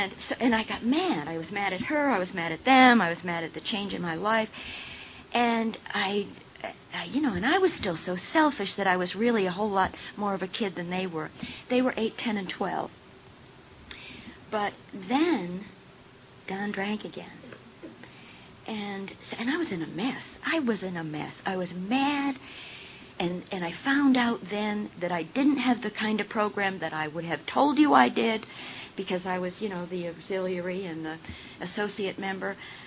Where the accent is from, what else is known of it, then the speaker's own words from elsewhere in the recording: Rhode Island, United States; And Texas, for God's sakes, you know, I grew up in Rhode Island.